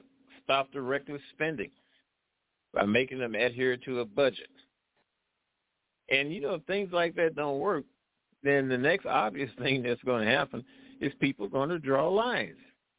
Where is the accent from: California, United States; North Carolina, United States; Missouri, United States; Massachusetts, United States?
Missouri, United States; St. Louis; I'm from St. Louis.